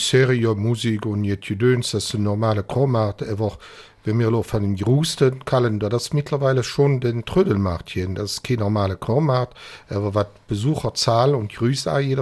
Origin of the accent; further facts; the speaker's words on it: Zug, Switzerland; wie ich als Zuger gesagt habe